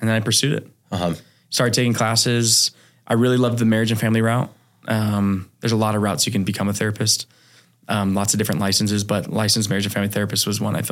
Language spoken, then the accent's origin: English; Washington, United States; I grew up in Washington, in like a smaller ish town.